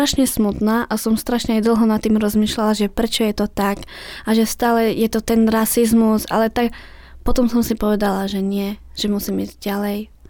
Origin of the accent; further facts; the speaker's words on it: Stará Ľubovňa, Prešov Region, Slovakia; born there; Tak ja som sa narodila v Starej Ľubovni a žijem v mestskej časti Podsade. Je to taká menšia osada.